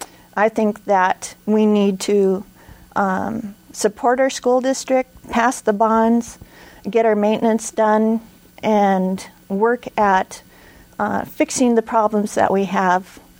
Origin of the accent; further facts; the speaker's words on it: Pilot Point, Alaska, United States; also born or lived in Anchorage; I was born in Anchorage and grew up in Pilot Point as a commercial fisherman.